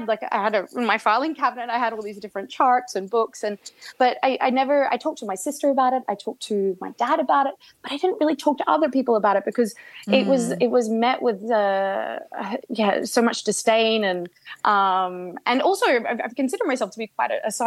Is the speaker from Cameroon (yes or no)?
no; Australia; I grew up in Australia